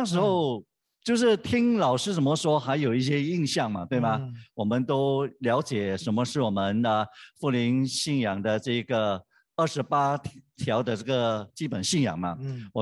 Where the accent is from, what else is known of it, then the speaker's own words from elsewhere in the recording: Malacca, Malaysia; 我们基本上在马来西亚哈，我来自马六甲，我们都不是基督徒的，很多都是民间信仰啦，道教，甚至有回教徒、佛教徒等等。